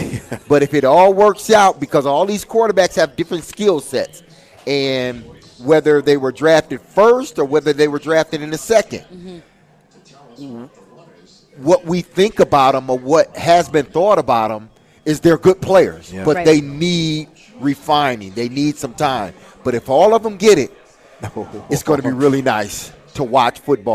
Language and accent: English; Detroit, Michigan, United States; The Detroit Lions, which is my hometown